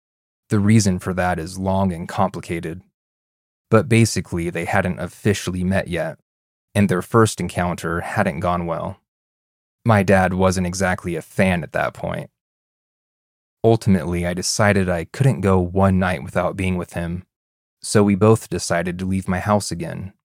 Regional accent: Namibia; This occurred in my hometown, a small coastal town in Namibia, a popular holiday destination, especially during December, which is summer for us.

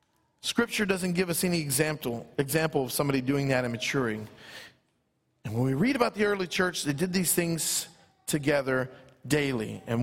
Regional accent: Louisiana, United States; I'm from South Louisiana, so we'd say y'all.

